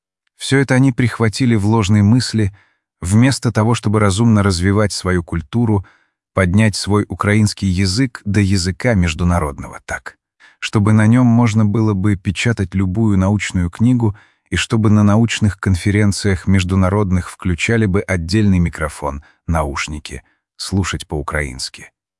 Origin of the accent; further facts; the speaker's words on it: Yekaterinburg, Sverdlovsk Oblast, Russia; я из Екатеринбурга, мне 17 лет.